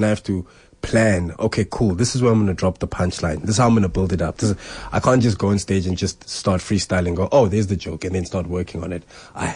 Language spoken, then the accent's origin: English; Soweto, Gauteng, South Africa; I grew up in Soweto, Zone 9, Middle.